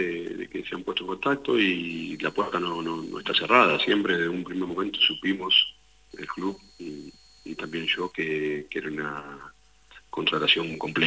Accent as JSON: {"language": "Spanish", "country": "Argentina", "said": "es normal que por cómo somos los argentinos solamente sirve ganar"}